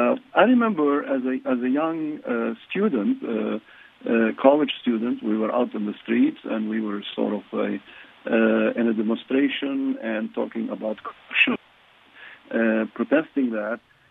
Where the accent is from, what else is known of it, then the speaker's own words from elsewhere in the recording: Lebanon; Unfortunately, we had a beautiful country. It used to be known as the Switzerland of the Middle East.